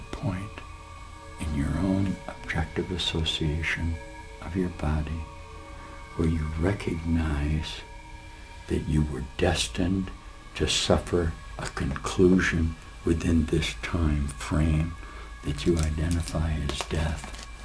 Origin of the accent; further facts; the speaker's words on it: United States; my determination to justify a goal of peace and harmony and love that I could find in my country as an American, and I found it.